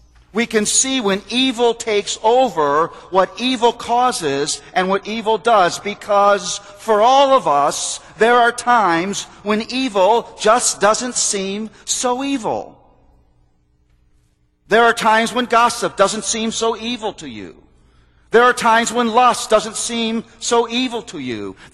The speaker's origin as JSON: {"language": "English", "town": "Toledo", "region": "Ohio", "country": "United States", "tie": "born or raised there", "said": "I was raised in Toledo, Ohio"}